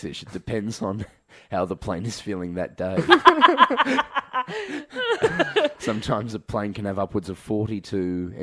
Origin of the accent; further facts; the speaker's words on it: Melbourne, Victoria, Australia; because I'm from Melbourne, I love coffee.